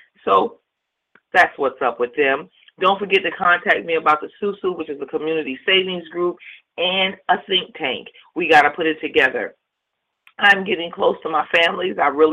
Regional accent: California, United States; California, which is an amazing state, my home state

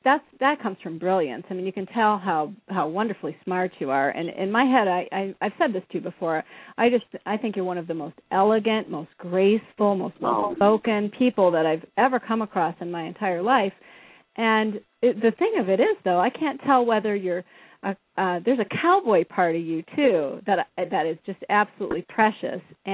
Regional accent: California, United States; I moved here from Tahoe in San Francisco.

